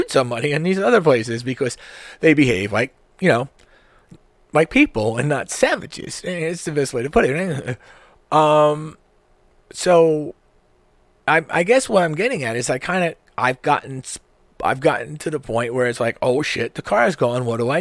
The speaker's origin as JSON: {"language": "English", "town": "New York City", "region": "New York", "country": "United States", "tie": "born or raised there", "said": "So I grew up in New York City. My father didn't drive, and my mom drove"}